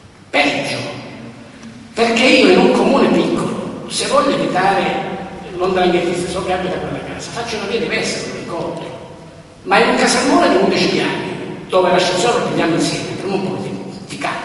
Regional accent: Rome, Lazio, Italy; io vengo da Roma

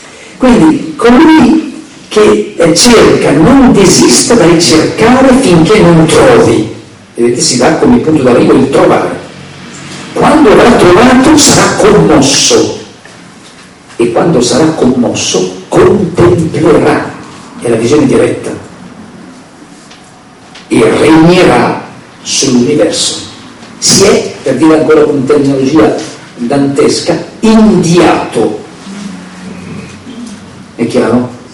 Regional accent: Milan, Lombardy, Italy; Io vengo da Milano

